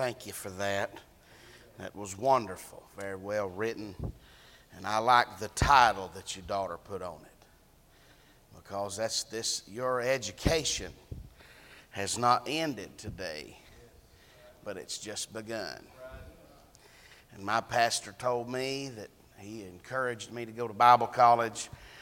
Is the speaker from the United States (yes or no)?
yes; Alabama, United States; I'm from Alabama.